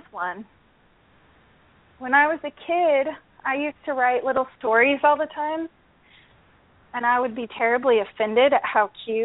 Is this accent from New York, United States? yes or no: no; Florida, United States; so there were a lot of sort of down-home places that I lived in that were off the St. John's River. I grew up in Central Florida.